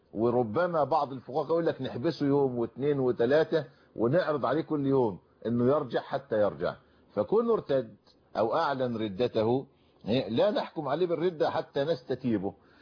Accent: Egypt; وطبعا احنا عندنا في مصر دايما نستهزئ ونسخر بهؤلاء الذين لا يصلون

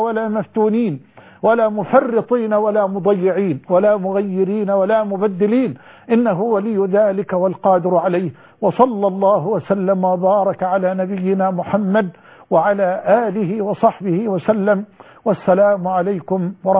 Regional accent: Egypt; بلدنا مصر

